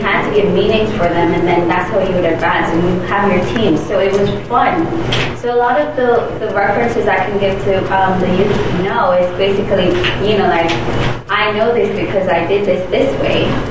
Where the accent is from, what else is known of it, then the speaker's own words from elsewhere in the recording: Jamaica; I'm from Jamaica, so I remember our youth program in Jamaica.